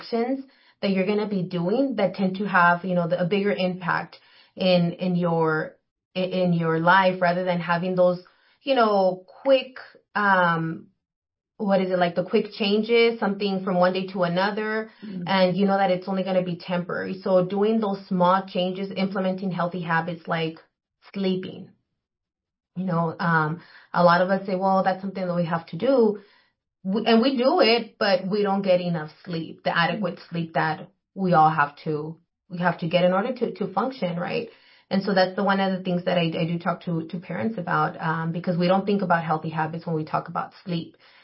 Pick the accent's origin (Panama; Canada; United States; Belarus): United States; Calexico, California; I grew up here too in Imperial County. I am a Calexico native. So once a bulldog, always a bulldog. So yes, I grew up in Calexico. My entire family is from Calexico.